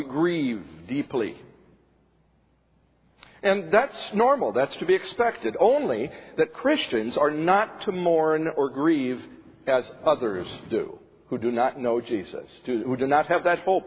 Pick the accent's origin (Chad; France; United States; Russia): Chad; also born or lived in Central African Republic; In the center of Africa, where I was raised in Chad and Central African Republic, it was not abnormal.